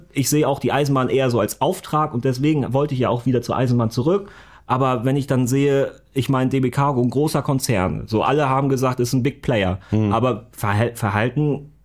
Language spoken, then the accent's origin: German; Hamburg, Germany; weil ich bin halt in Hamburg groß geworden, aufgewachsen. Ich wohne auch in Hamburg, Altona immer noch.